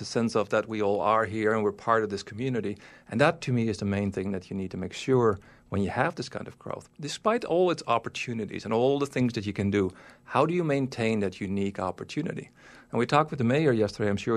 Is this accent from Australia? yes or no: no; Florida, United States; moved away as an adult; So I came from Florida, right? I moved here in 2012.